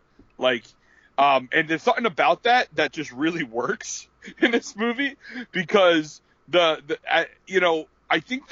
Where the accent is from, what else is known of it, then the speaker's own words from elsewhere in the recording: Northeast, United States; Because I'm from the Northeast